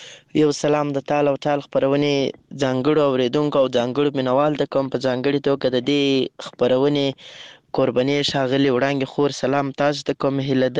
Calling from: Lashkar Gah, Helmand, Afghanistan; accent: Helmandi; هغه زموږ هلمندې لهجه دې واغه میدلې نه وي

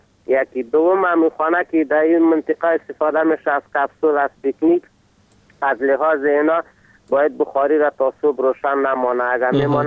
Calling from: Ghoryan, Herat, Afghanistan; افغان هستیم از غربان به تماس شدیم.

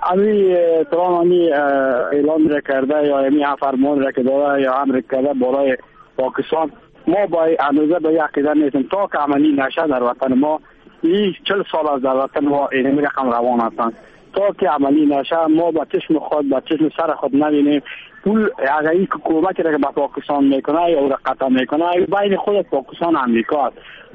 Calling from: Mazar-i-Sharif, Balkh, Afghanistan; از مزار شریف آمدیم

